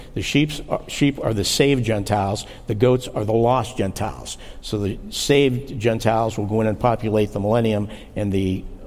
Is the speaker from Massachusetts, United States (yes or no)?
no; New Kensington, Pennsylvania, United States; born there; I was born in New Kensington, Pennsylvania, near Pittsburgh.